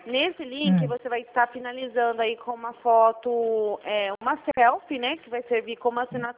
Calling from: São Paulo, Brazil; Eu falo de São Paulo.

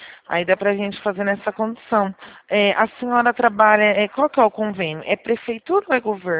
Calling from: Presidente Prudente, São Paulo, Brazil; Eu falo de Presidente Prudente

